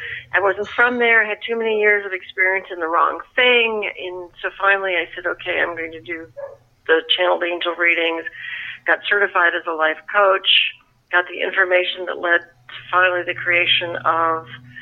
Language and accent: English; Illinois, United States; Well, I grew up in Illinois.